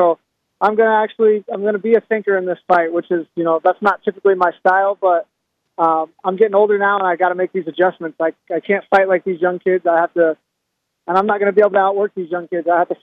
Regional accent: Kansas City, Missouri, United States; now in Las Vegas, United States; I had to leave my hometown, Kansas City, and my daughter's 8 now.

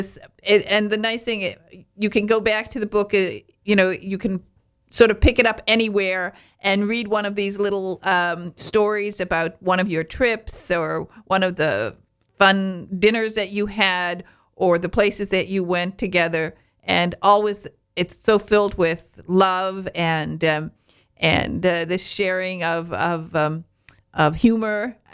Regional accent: Michigan, United States; I come from Michigan, and every girl who's heading towards California sings that song.

